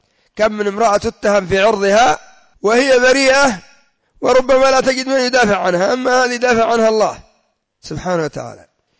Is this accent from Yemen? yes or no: yes; Yemen; لا سيما عندنا في اليمن كثر أصحاب الضلال